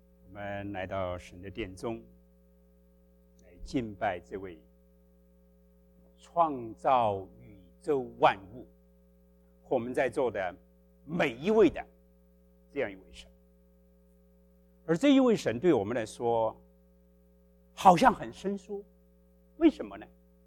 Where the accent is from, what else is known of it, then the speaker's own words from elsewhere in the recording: China; 我们中国人一个字爱来讲，英文一个字 love。